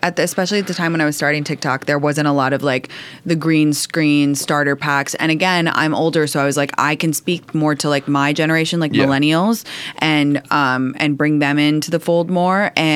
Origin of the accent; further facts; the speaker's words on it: England, United Kingdom; I'm from England originally.